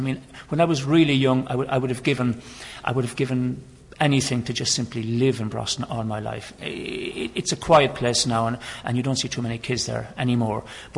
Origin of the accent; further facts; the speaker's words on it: Brosna, County Kerry, Ireland; born there; Well, I was born in Brosna.